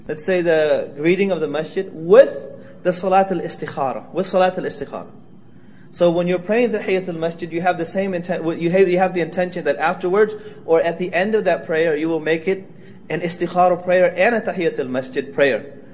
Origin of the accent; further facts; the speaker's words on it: United States; growing up in America, and you're going to go to Cambodia